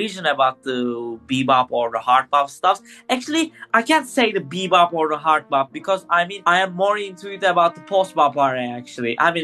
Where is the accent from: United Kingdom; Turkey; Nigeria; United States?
Turkey; English is a second language; I'm from Turkey.